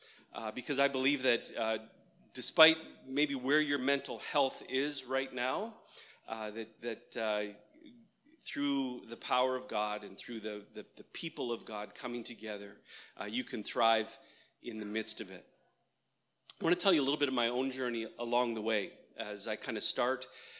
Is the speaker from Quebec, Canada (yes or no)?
no; Brandon, Manitoba, Canada; Brandon is where I grew up. So this is my hometown. I pastor in my home church. And so it is, I love Brandon. I love Westman. I love this community.